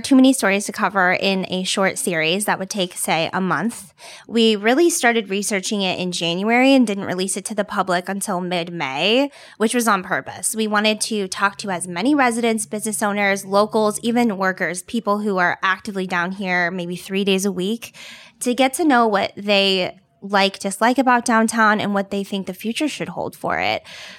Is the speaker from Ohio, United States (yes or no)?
no; Louisville, Kentucky, United States; I'm from Louisville, so I have a pretty close tie to Cincinnati, and I grew up visiting all the time.